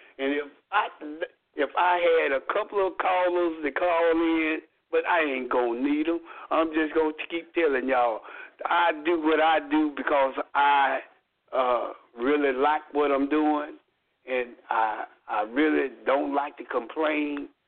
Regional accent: Dallas, Texas, United States; born there; I didn't come from Paris. I was born in Dallas.

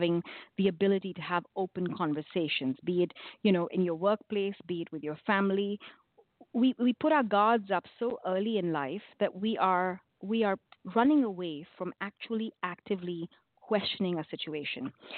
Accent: India; now in United States; I came all the way from India to the United States, and I find, you know, the United States to be a very, very forgiving, loving, kind, inclusive place, you see.

